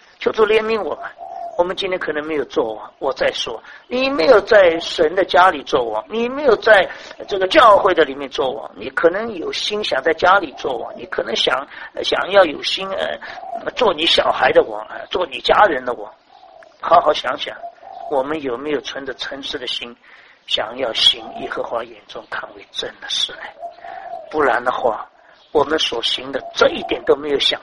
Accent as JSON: {"language": "Chinese", "country": "China", "said": "我们中国人常常讲孝孝孝，讲孝字，有没有？"}